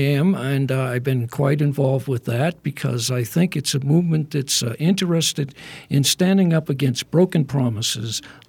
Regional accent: Lowell, Massachusetts, United States; born there; I was born in Lowell, Massachusetts, about 40 miles from Boston. I lived on the Merrimack River. I had a Huckleberry Finn existence.

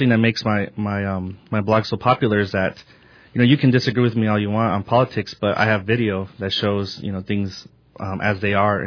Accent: Marana, Arizona, United States; Well, the main thing is that I'm from this area, Southern Arizona. I grew up in Marana, but you know it's all Tucson metropolitan area, and I love Tucson.

